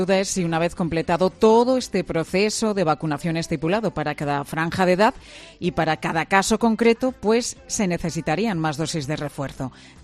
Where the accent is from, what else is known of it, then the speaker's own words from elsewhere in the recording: Bilbao, Basque Country, Spain; somos de Bilbao